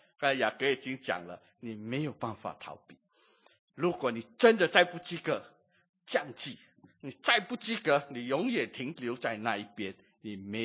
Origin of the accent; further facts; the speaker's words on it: Singapore; 就好像我们新加坡人身经百战，什么百战，很多的考试